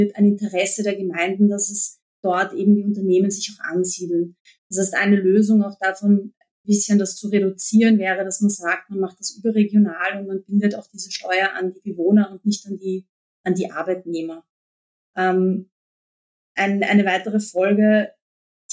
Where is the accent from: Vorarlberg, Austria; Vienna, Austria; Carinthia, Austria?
Vienna, Austria; also born or lived in Lower Austria; Eigentlich komme ich aus Wien, aber wir haben so, wie viele in Österreich, sind wir zur Hälfte eigentlich aufgewachsen in Niederösterreich. Es ist Obertinger, heißt das. Das kennt man jetzt vielleicht nicht. Das ist in der Nähe von Großweikersdorf und Hollabrunn.